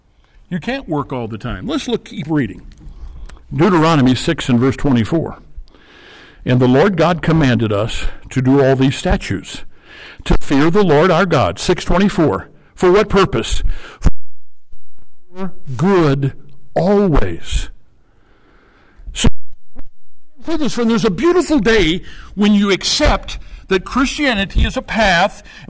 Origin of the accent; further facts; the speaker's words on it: Illinois, United States; up in southwestern Illinois, along the Illinois, Mississippi, Missouri, where they come together. I grew up in the Bluffs.